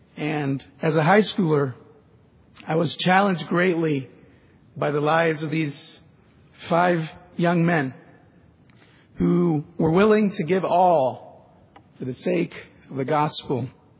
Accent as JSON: {"language": "English", "town": "Brownsville", "region": "Texas", "country": "United States", "tie": "born or raised there", "said": "And I grew up in Brownsville, but every weekend, seemingly, we would travel a few minutes across the border to Matamoros, Mexico, and visit my grandparents."}